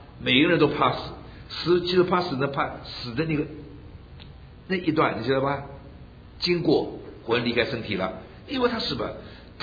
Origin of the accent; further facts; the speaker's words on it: China; now in United States; 我们中国人到了美国来，把人家叫做老外，这莫名其妙。